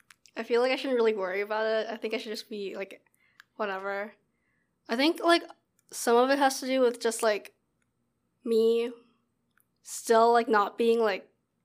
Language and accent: English; Colombia; Like, I don't want anything to do with like my hometown anymore. But like, that's not the case for me. Like, I still miss Colombia and I love all my friends here.